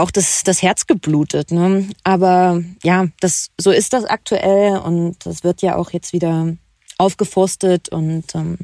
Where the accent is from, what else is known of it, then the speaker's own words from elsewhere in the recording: Thuringia, Germany; dass es meine Heimat ist. Also ich komme ja aus Thüringen